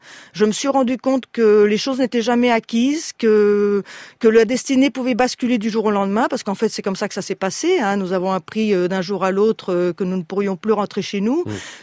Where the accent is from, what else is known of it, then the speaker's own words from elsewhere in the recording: Rancagua, O'Higgins, Chile; French is a second language; now in France; Je ne parlais pas un mot de français, je n'avais jamais connu la France. Je vivais au sud de Santiago, on avait une propriété exactement à Rancagua, donc je vivais à la campagne. Je n'avais jamais été dans une grande ville, d'ailleurs, non plus.